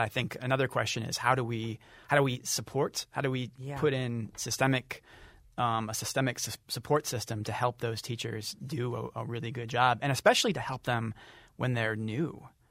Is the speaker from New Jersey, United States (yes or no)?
no; Bay City, Michigan, United States; moved away as an adult; So I grew up in Bay City, Michigan, and went to public school up there.